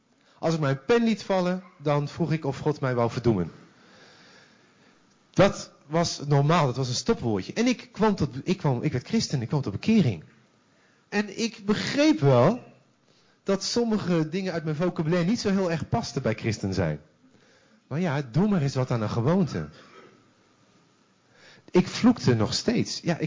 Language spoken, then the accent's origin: Dutch; Deventer, Overijssel, Netherlands; Ondanks dat ik uit Deventer kom, ik zal nooit perfect worden.